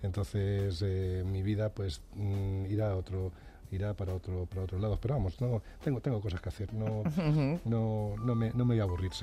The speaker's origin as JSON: {"language": "Spanish", "town": "Morata de Tajuña", "region": "Community of Madrid", "country": "Spain", "said": "Bueno, pues voy a seguir siendo quien era"}